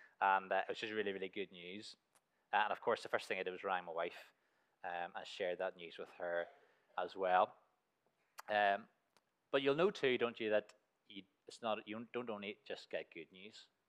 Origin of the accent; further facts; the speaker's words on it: Waringstown, Northern Ireland, United Kingdom; I come from Waringstown.